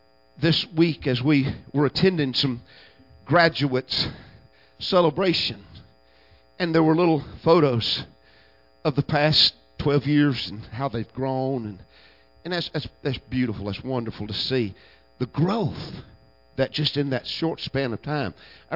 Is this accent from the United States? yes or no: yes; Cedartown, Georgia, United States; born there; Well, physically, I was born in Cedartown, but spiritually, I got born in Rockmart.